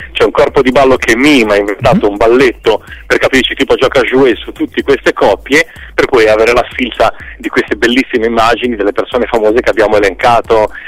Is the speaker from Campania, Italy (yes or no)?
no; Genoa, Liguria, Italy; figurati, siamo genovesi, figurati se gli diamo i soldi, non esiste.